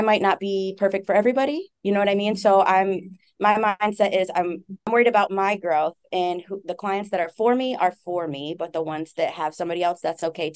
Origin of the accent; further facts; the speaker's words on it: New York, United States; So when I say I'm from New York, everybody thinks the city. It's not the city.